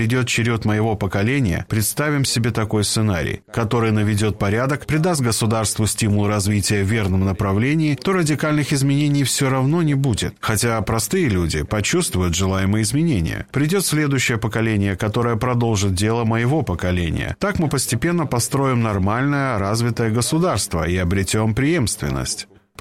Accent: Moldova; Я горжусь тем, что я молдаванин

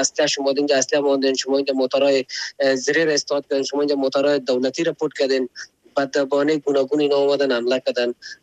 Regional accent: Afghanistan; ما خو افغان هستیم،

